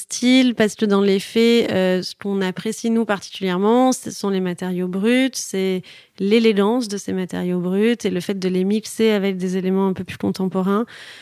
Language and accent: French; Toulouse, Occitanie, France; Toulouse, moi, je suis toulousaine, donc c'était un peu naturel pour moi.